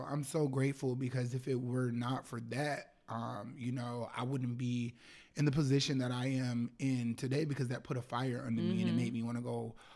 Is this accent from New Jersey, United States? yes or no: no; Florida, United States; Yeah, I'm from Florida.